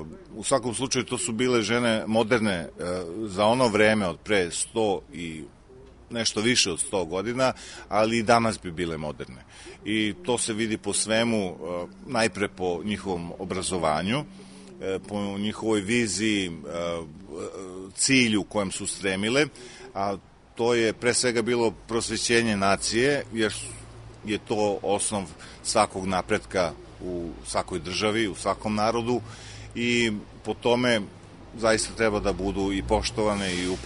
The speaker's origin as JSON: {"language": "Serbian", "country": "Serbia", "said": "kao Srbin"}